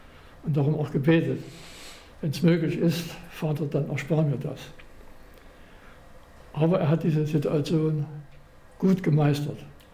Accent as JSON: {"language": "German", "town": "Chemnitz", "region": "Saxony", "country": "Germany", "tie": "born or raised there", "said": "da haben wir einen Freund in Chemnitz, meiner Heimatstadt, dann gefragt"}